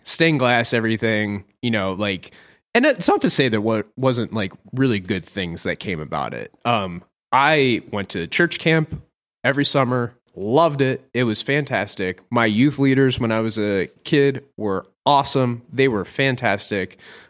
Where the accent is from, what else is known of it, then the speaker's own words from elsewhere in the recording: Ohio, United States; And so where I grew up at here in Ohio, there was a very large Native American population.